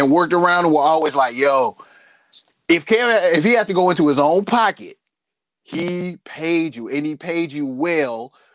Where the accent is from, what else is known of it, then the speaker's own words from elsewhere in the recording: the South, United States; It's something about being a Southerner.